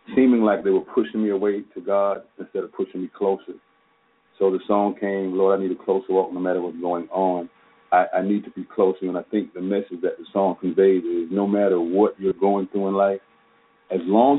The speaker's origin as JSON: {"language": "English", "region": "South Carolina", "country": "United States", "said": "I'm from South Carolina, and that's kind of quartet-centric."}